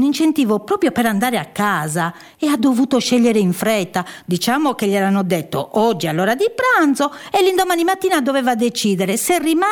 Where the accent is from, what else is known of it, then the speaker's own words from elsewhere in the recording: San Sperate, Sardinia, Italy; Io ho abitato in un paese dove i portoni erano sempre aperti. Io sono di San Sperate e soffro all'idea di chiudere del chiuso.